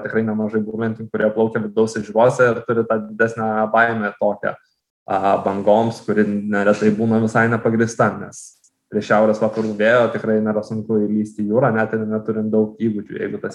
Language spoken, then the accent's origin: Lithuanian; Kaunas, Kaunas County, Lithuania; aš pats esu iš Kauno, esu kaunietis, gimęs, užaugęs ir dabar nemažai laiko praleidžiu.